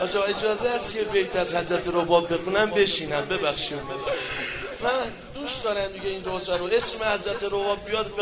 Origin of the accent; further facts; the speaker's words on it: Ardabil, Ardabil Province, Iran; first language Azerbaijani; Persian is a second language; من بچه اردبیلم، ترکم، نمیتونم مثل شما خوب فارسی حرف بزنم